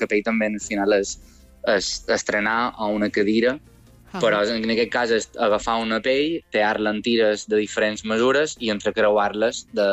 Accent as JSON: {"language": "Catalan", "town": "Sant Joan", "region": "Balearic Islands", "country": "Spain", "said": "a Sant Joan hi havia trenadores, i jo som de Sant Joan"}